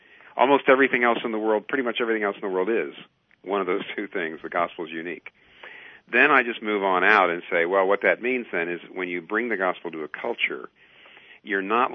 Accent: Pennsylvania, United States; Now, I'm from Pennsylvania. The church was in a small town in Virginia.

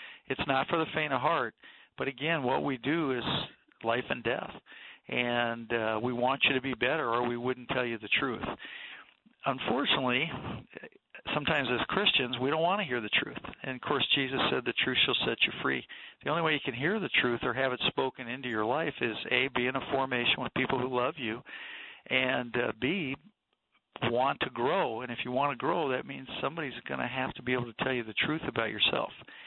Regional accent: United States; So I always had a sense of gratitude for being an American, and very early in my life an understanding that this was purchased by somebody else's blood.

